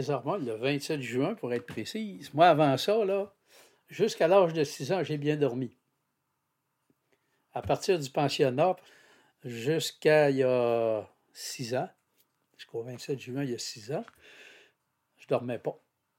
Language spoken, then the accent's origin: French; Quebec, Canada; Je suis de Chibcha, au Saguenay. En fait, Chibcha, c'est voisin de Jonquière. Je suis une femme de 68 ans.